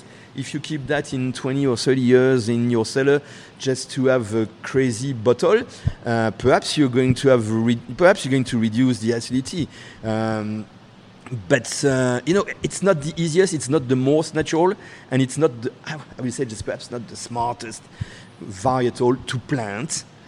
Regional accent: Bourgogne-Franche-Comté, France; moved away as an adult; now in Canada; of course, I'm from Burgundy. So, of course, you have lots of Pinot Noir. But being from Burgundy, I'm more a Chardonnay winemaker.

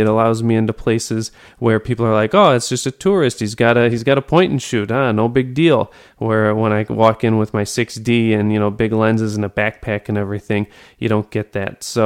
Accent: Detroit, Michigan, United States; also born or lived in Chicago; So, Mike, you're from Detroit, and that's my Detroit area, my original hometown, too.

